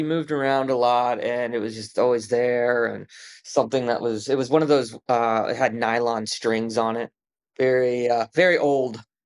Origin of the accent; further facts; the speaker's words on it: Baltimore, Maryland, United States; Me and the drummer still live in Baltimore, and I'm from Baltimore, and so is the drummer, so.